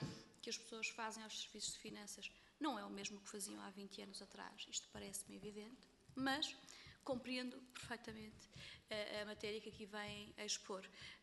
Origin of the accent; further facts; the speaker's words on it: Bragança, Portugal; mas em relação ao Distrito de Bragança, de onde sou e onde cresci.